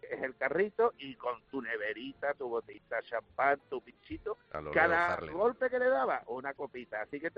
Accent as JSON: {"language": "Spanish", "town": "San Martín del Tesorillo", "region": "Andalusia", "country": "Spain", "said": "Mira, yo soy de San Martín del Tesorillo, al lado de Sotogrande"}